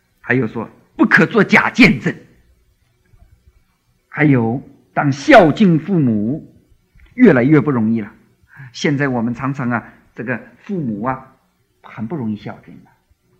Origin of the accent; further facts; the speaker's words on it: Jiangsu-Zhejiang, China; 这个我们江浙人呢，苏州人骂人有一句话说杀千刀的